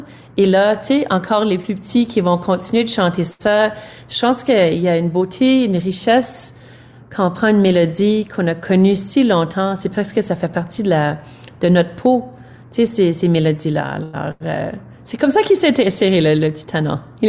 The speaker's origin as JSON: {"language": "French", "region": "Manitoba", "country": "Canada", "said": "Alors, vraiment une histoire importante chez nous au Manitoba."}